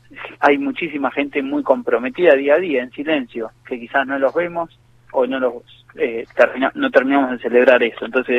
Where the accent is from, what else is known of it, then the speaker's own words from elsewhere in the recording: Argentina; nos va muy bien como ciudadanos argentinos